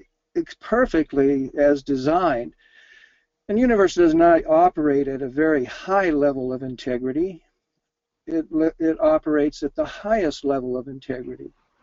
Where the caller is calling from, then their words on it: San Ramon, California, United States; Okay, I'm calling from San Ramon, California, which is in about as the crow flies, 25 miles due east from San Francisco.